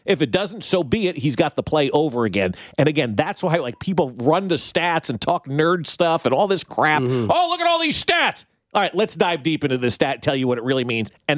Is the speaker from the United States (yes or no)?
yes; East Coast, United States; I grew up on the East Coast, and when I was a kid, Monday Night Football didn't start till 9 o'clock at night.